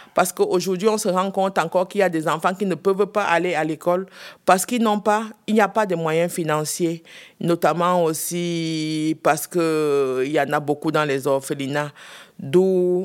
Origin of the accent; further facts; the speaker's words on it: West, Cameroon; moi, comme j'ai dit précédemment, je viens de la région de l'Ouest.